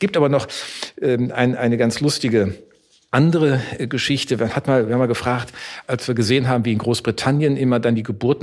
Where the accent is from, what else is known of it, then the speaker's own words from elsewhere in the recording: Neuss, North Rhine-Westphalia, Germany; also born or lived in Düsseldorf; ich bin in Neuss aufgewachsen, ich war in Düsseldorf geboren, was ich jetzt hier verrate, aber in Neuss aufgewachsen